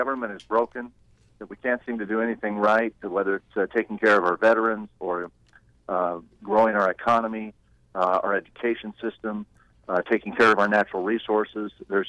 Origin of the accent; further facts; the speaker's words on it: Tucson, Arizona, United States; born there; I was born in Tucson.